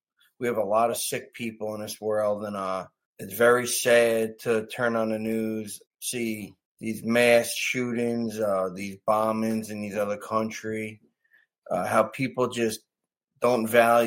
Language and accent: English; New Jersey, United States; born and raised in New Jersey.